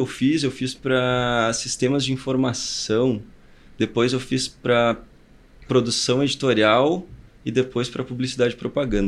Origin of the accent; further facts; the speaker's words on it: Alegrete, Rio Grande do Sul, Brazil; born there; now in Santa Maria, Brazil; Eu moro em Santa Maria, mas eu nasci na fronteira oeste do Rio Grande do Sul, que é Alegrete, uma cidade menor aí.